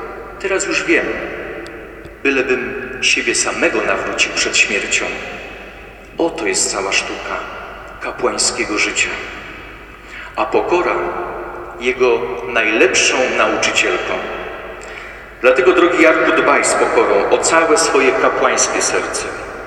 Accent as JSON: {"language": "Polish", "town": "Byczyna", "region": "Opole Voivodeship", "country": "Poland", "said": "ja jestem z Byczyny, ksiądz Henryk też z Byczyny"}